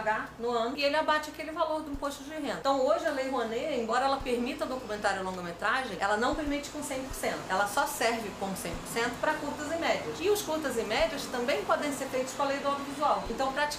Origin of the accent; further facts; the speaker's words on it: Rio de Janeiro, Brazil; also born or lived in South Brazil; Morei no Sul 15 anos, mas eu sou aqui do Rio. Voltei para cá em 2005.